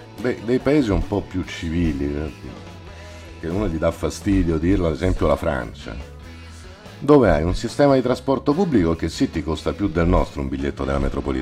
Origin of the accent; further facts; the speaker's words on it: Carrara, Tuscany, Italy; accent: Carrara; come si capisce dal mio accento, so de Carrara, non so de Roma. Quando io stavo Marina di Carrara